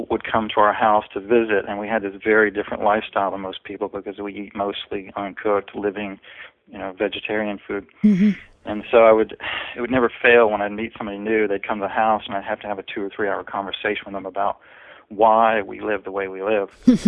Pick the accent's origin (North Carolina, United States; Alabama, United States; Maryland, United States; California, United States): North Carolina, United States; I grew up in North Carolina in the South and went to school for electrical engineering.